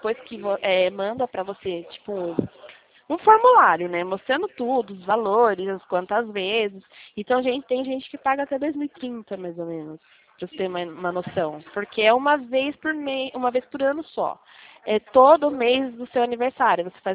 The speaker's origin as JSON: {"language": "Portuguese", "town": "Itatiba", "region": "São Paulo", "country": "Brazil", "said": "Eu sou de Itatiba."}